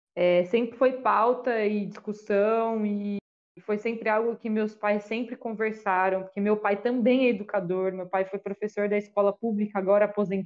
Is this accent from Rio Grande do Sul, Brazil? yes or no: no; Casa Branca, São Paulo, Brazil; Eu sou de Casa Branca, interior, sou nascida em Casa Branca, interior de São Paulo, uma cidade, se eu não estou enganada, a uns 150 quilômetros de Campinas. É uma cidade bem pequena, de 27 mil habitantes, mais ou menos.